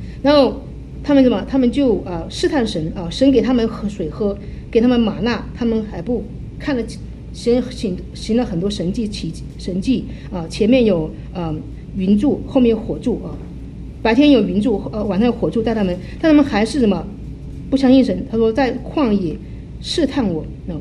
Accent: China; 我觉得作为我们中国人就是我们可能比较含蓄，表达比较含蓄

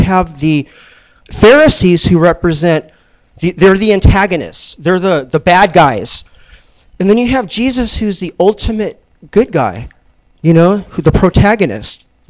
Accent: Hawthorne, California, United States; I'm from the South Bay. I grew up in Hawthorne, Torrance area, you know

